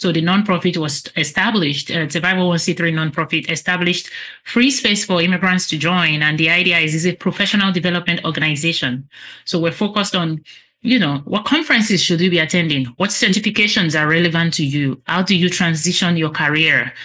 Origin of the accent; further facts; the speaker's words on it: Nigeria; moved away as an adult; now in United States; But for me, I was born and raised in Nigeria.